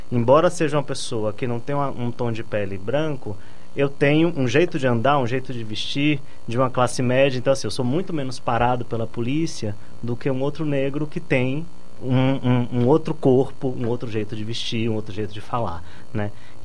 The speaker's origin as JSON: {"language": "Portuguese", "region": "Bahia", "country": "Brazil", "said": "Eu sou baiano, na Bahia eu sou menos negro do que aqui."}